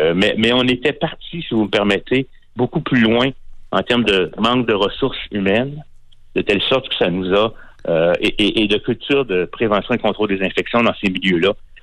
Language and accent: French; Quebec, Canada; Si on regarde qu'est-ce qui s'est passé chez nous au Québec